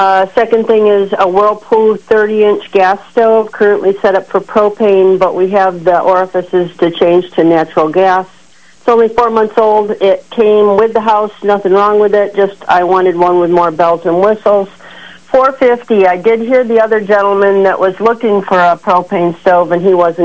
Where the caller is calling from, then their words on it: Birdsville, New York, United States; Hi, Birdsville, New York.